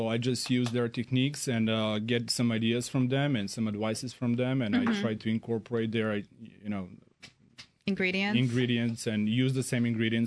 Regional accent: Serbia; I'm originally from Serbia, and I have some family in Greece too.

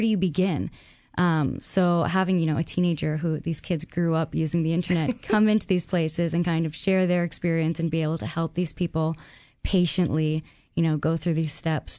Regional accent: Canada; We're Canadian, actually.

